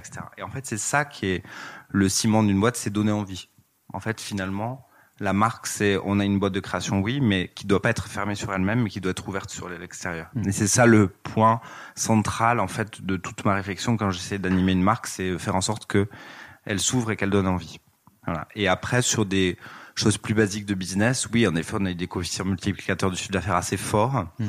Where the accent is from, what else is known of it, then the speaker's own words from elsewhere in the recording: Southwest France, France; je viens d'une famille d'entrepreneurs qui n'avait rien à voir avec la mode. J'ai des origines, je viens du sud-ouest de la France